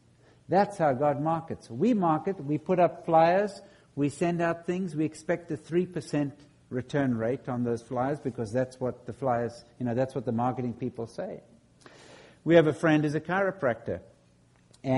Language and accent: English; South Africa; I grew up in South Africa, which was partly a government-controlled economy.